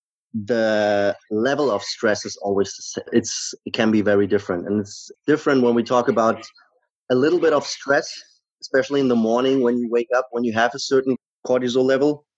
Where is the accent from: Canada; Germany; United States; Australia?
Germany; So I'm from Germany. And through these studies, I had the opportunity to go to Spain.